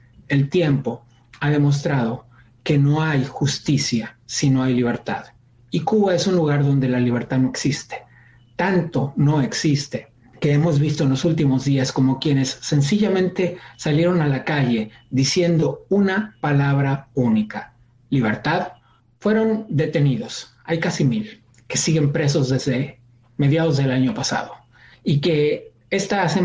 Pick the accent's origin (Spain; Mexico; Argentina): Argentina; born there; Nací en Argentina, aunque ya he vivido en algunas otras partes del mundo, pero el chiste es que nací en este país